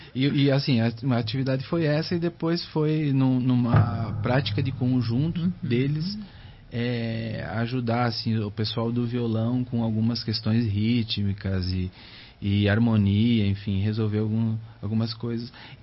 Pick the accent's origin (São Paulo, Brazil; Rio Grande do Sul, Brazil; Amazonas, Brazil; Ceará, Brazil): Rio Grande do Sul, Brazil; eu nunca participei desses movimentos no Rio Grande do Sul, mas assim, a cavalgada passava na frente da minha casa